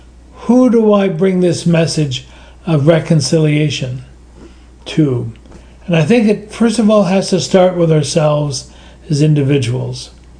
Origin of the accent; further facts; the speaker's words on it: Canada; born there; I'm born in Canada. I'm born white. I'm born English. And I'm a priest.